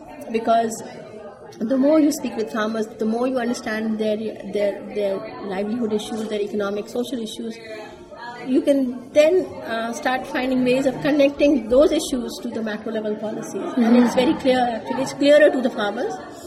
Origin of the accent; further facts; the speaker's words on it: Pakistan; I come from Pakistan